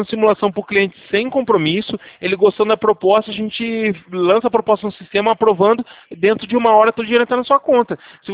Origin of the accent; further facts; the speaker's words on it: Limeira, São Paulo, Brazil; Eu sou de Limeira SP.